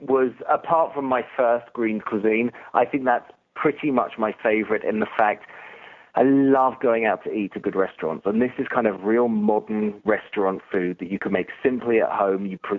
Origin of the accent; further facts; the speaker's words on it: London, United Kingdom; moved away as an adult; now in United States; Grew up in London, just a little bit north in London, and, you know, suburb, and loved it. Great experience, and I have enjoyed living in America a lot. I came here 6 years ago. When I got married, I moved to central London, so moved right into the city